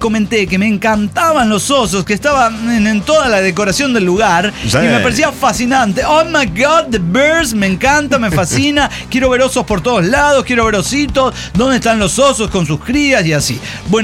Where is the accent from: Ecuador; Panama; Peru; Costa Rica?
Costa Rica; soy tica, quiero ver un oso